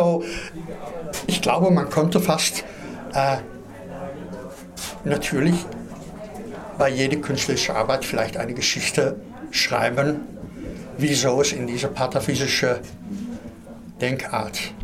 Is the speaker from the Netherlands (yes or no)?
yes; Netherlands; German is a second language; Und weil ich Holländer bin und Französisch nicht meine Muttersprache ist, lese ich die Sache auch wieder anders als Franzosen das lesen.